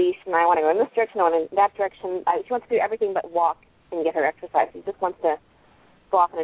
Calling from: Virginia, United States; I'm calling from Virginia.

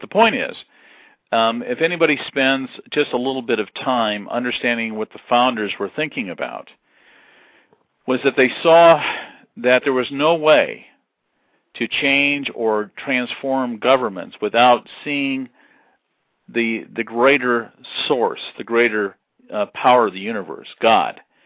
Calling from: Valparaiso, Indiana, United States; I'm calling you from Valparaiso, Indiana.

